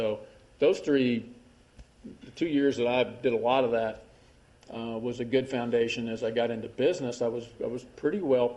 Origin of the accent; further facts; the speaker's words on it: Oak Ridge, Tennessee, United States; Certainly growing up in Oak Ridge was a relatively small town, a town of 30,000